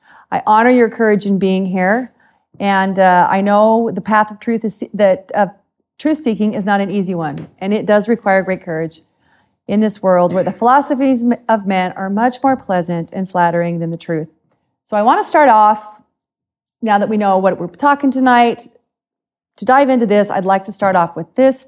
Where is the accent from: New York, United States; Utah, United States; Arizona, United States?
Utah, United States; Salem; My husband and I come from Salem, Utah.